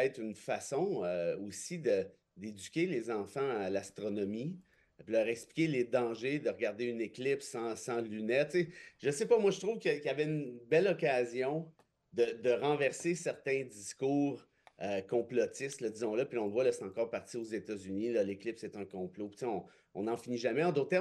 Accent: Mont-Laurier, Quebec, Canada; Moi, je viens de Mont-Laurier.

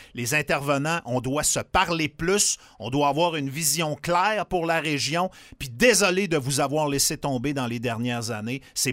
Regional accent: Quebec City, Quebec, Canada; J'ai grandi à Québec à une certaine époque

